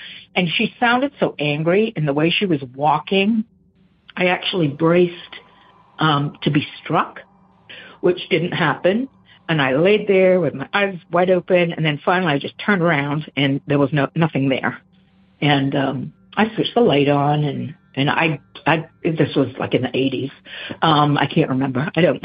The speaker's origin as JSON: {"language": "English", "region": "Maine", "country": "United States", "tie": "born or raised there", "said": "We were in Connecticut, and we had decided to move back to where I grew up in Maine."}